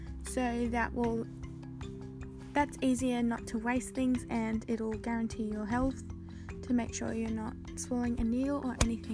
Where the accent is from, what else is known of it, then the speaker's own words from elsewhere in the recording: Australia; it's actually quite scary as I'm Australian and I live in Australia.